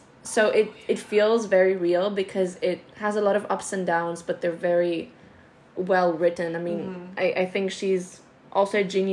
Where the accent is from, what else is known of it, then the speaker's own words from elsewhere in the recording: Greece; English is a second language; growing up in Greece, I am very familiar with Greek mythology.